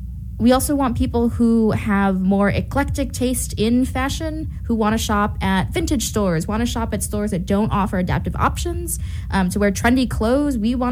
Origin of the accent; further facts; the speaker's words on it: Chicago, Illinois, United States; now in Champaign, United States; I grew up in Chicago and I came down to Champaign originally for my undergrad and master's at U of I. And I ended up staying around this area, working remotely and also working on my business.